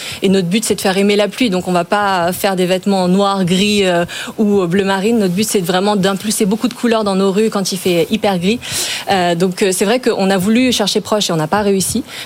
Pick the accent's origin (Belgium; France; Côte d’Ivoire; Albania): France; on a cherché à faire plus proche parce qu'on est français